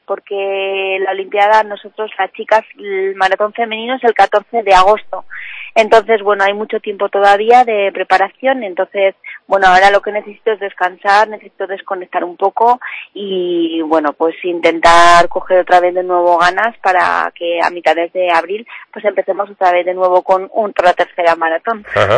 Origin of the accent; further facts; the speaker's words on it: Tudela, Navarre, Spain; muy orgullosa de mi tierra